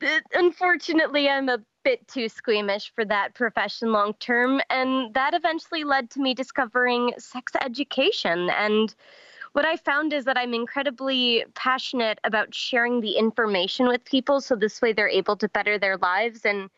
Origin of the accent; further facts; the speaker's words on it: Leinster, Ireland; So I was born in Ireland. My grandmother has property just outside of Dublin proper, kind of in the direction of Swords.